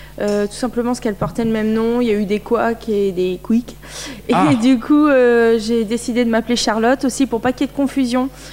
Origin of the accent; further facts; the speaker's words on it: Châteauroux, Centre-Val de Loire, France; born there; Argenton-sur-Creuse, ouais. J'habite là-bas, mais je suis née à Châteauroux.